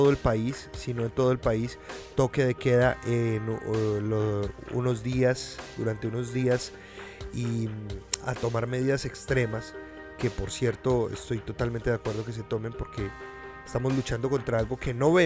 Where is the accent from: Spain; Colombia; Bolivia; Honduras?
Colombia; Armenia, Quindío; yo vivía en la ciudad de Armenia en esa época. De hecho, yo me crié en Armenia.